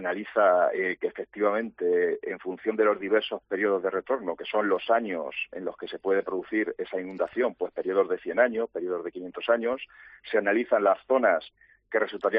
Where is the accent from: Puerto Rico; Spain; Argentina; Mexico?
Spain; Calzada de Calatrava, Castilla-La Mancha; Hemos realizado pues en toda la provincia y en toda la región, pues desde mi pueblo, el primero, Calzada de Calatrava.